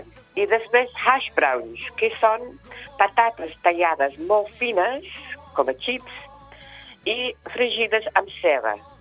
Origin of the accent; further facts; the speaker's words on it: Ulster, Ireland; Catalan is a second language; soc del comtat de Donegal, de la República d'Irlanda. I en el meu país esmorzem bastant fort